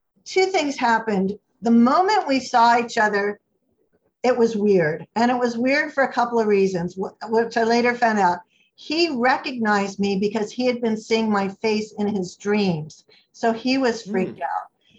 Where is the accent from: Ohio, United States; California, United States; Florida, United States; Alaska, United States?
Florida, United States; Miami; And I had learned from growing up in Miami, where the official language is Spanglish